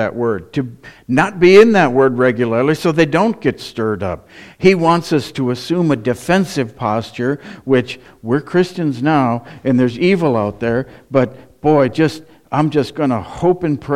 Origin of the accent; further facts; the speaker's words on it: Midwest, United States; also born or lived in Florida; I grew up in the Midwest, most of you did.